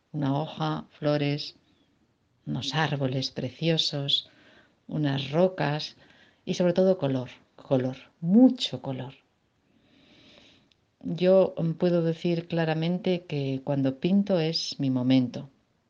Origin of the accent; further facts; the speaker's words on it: Leioa, Basque Country, Spain; soy de Lejona, Vizcaya, y he trabajado como secretaria de dirección hasta hace año y medio en que me prejubilé.